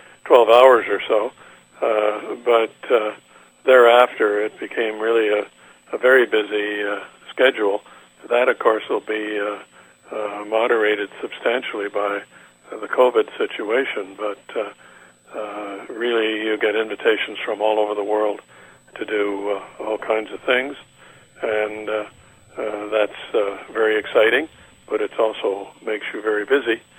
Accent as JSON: {"language": "English", "town": "Sydney", "region": "New South Wales", "country": "Australia", "tie": "born or raised there", "said": "And so my growing up in Sydney has led to a very happy life thereafter with my wife."}